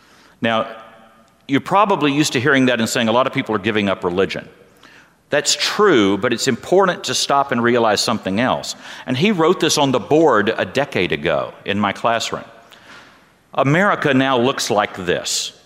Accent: Texas, United States; Growing up in Texas, we used to say that in Texas there's more Baptists than there are people.

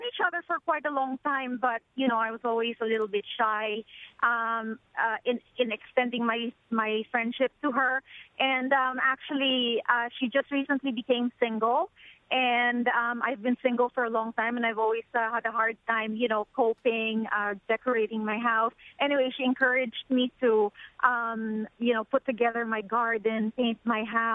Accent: Philippines; moved away; I'm 45 and she's 55. I'm Filipino

